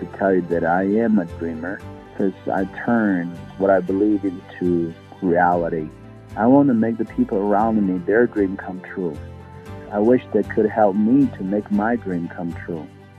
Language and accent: English; Tibet, China; now in -; Probably, you ever heard a lot of things about Tibet, my hometown? I think it's better to see with your own eyes.